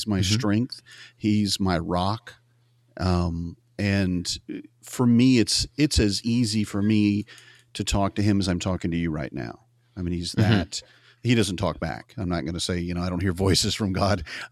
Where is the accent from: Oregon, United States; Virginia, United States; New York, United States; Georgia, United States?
Georgia, United States; Atlanta; I'm a stay-at-home dad. I've got four kids, ages 10 to 2.5. I'm from Atlanta, Georgia, lived in Georgia basically my entire life.